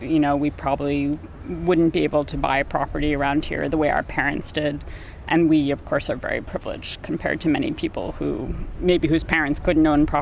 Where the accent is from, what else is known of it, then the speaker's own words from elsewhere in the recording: Cambridge, Massachusetts, United States; I grew up in Cambridge, a few blocks from here